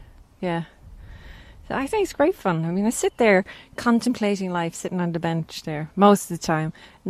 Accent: Balbriggan, Leinster, Ireland; since I'm from Balbriggan, it takes me 15 minutes to cycle here

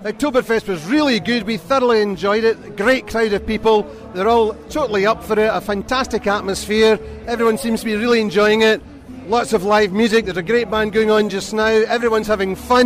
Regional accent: Glasgow, Scotland, United Kingdom; now in Dundee, United Kingdom; Yes, I'm originally from Glasgow, but I've lived in Dundee for years. I'm a Glasdonian.

